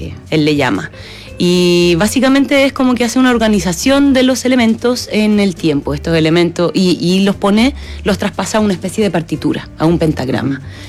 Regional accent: Magallanes, Chile; de magallánica ya soy la peor magallánica, me queda poco

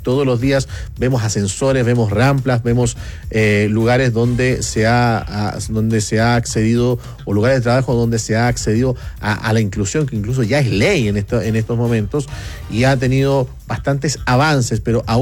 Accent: Chile; de colocar lo mejor de nosotros como chilenos y chilenas.

